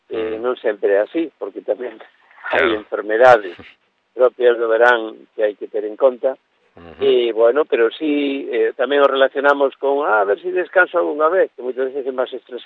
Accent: Galicia, Spain; pero como bon galego, eu penso que hasta o 40 de maio non te saques o sallo.

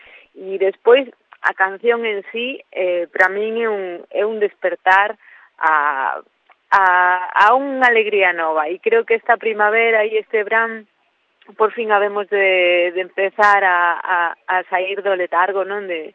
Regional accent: Perillo, Galicia, Spain; na miña aldea, en Perillo, vaya, se escoite no primeiro sitio

